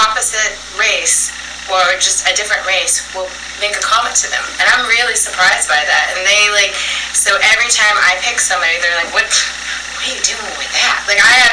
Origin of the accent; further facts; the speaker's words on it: the South, United States; I'm from the South, I'm from an urbaner area